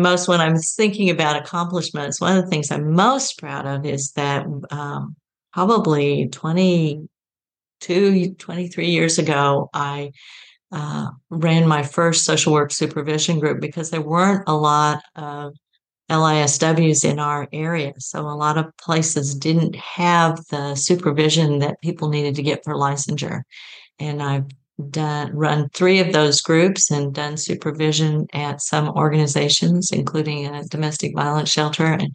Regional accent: Oklahoma, United States; also born or lived in Texas; now in Athens, United States; I come from Oklahoma and Texas, which is an odd place to come from when you live in Athens, Ohio.

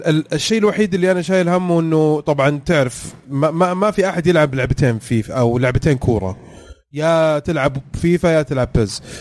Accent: Saudi Arabia; ايه موجوده في المحلات عندنا في السعوديه

